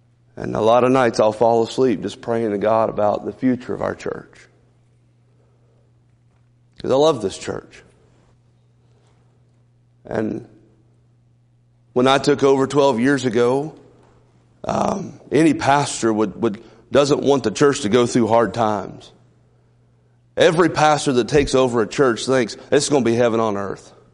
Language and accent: English; Lebanon, Virginia, United States; from Lebanon, Virginia, and I'm a Virginia Tech fan